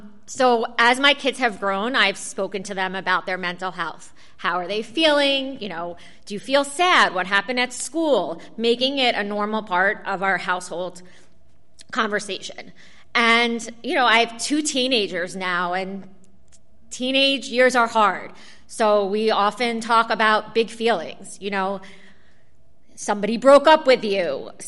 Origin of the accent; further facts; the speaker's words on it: New York, United States; now in Baltimore, United States; No offense to Baltimore, but you know, I'm a New Yorker in my blood, and that was a rough one.